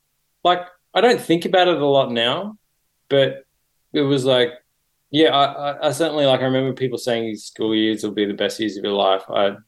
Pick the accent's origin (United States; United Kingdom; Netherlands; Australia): Australia; Sydney, New South Wales; so I grew up in Sydney. And I guess Sydney's a bit like London or Los Angeles. Like, it's a big sprawling city. And I was a long way out in the suburbs.